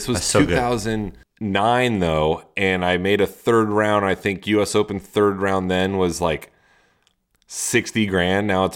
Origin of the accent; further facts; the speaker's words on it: United States; You would rather win Kalamazoo than the junior U.S. Open, than junior Wimbledon, in my opinion, as an American.